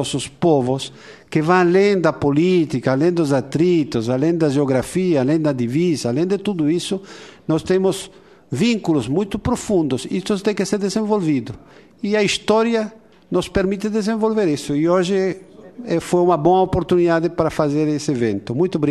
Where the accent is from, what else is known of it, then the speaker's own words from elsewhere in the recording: Argentina; now in Brasília, Brazil; Todos que somos argentinos sabemos